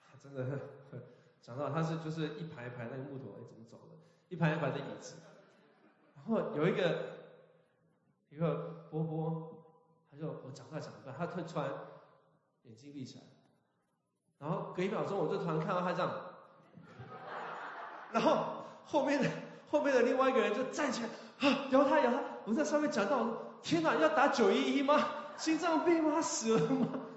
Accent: Taiwan; 因为我小时候在台湾也是长老教会长大的，都会讲台语。

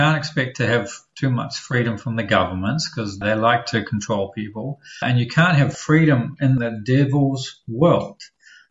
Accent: New Zealand; Yeah, and actually, New Zealand, that's my home country.

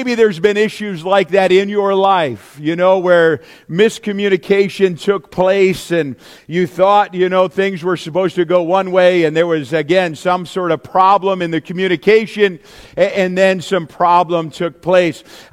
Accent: New Hampshire, United States; especially as a kid growing up in New Hampshire.

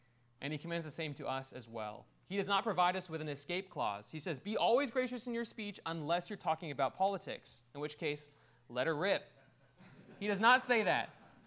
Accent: Iowa, United States; I grew up in Iowa, and there's pig farms, and they smell very bad.

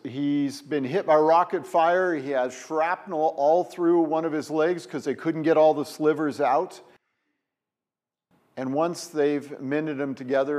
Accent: West Coast, United States; Well, I grew up on the West Coast and they had foxtails.

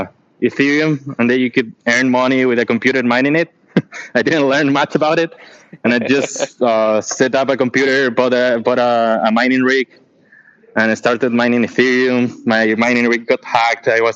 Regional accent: Chile; But I can talk about Chile. I'm from Chile, uh-huh.

